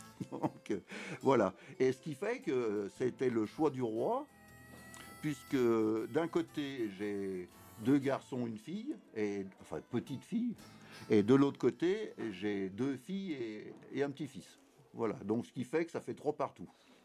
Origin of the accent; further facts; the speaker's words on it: Aix-les-Bains, Auvergne-Rhône-Alpes, France; moved away as an adult; Donc, vous quittez la Savoie parce que j'étais d'Aix-les-Bains. Donc, j'ai quitté la Savoie.